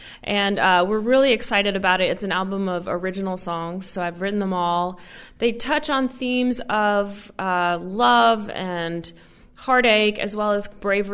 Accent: Washington, District of Columbia, United States; now in Nashville, United States; Well, originally I'm from Washington, D.C., and then I've been in Nashville for several years now and pursuing music there.

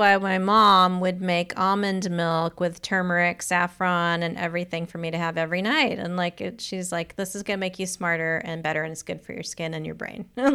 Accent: Los Angeles, California, United States; I am Indian, but grew up in LA, but Indian.

